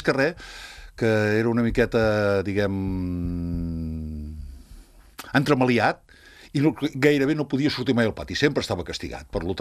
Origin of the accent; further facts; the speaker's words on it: Martorell, Catalonia, Spain; on vaig néixer era a les afores de Martorell, per dir-ho manera, en aquells moments. Vaig néixer al Camí Vell. Bueno, el que ara és el Camí Vell de Sant Esteve, que abans era 18 de julio